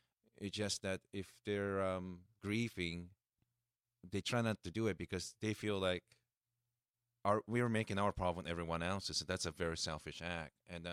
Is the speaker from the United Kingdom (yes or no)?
no; Japan; I think growing up in Japan, you know, we were taught that you're not supposed to express that kind of emotion.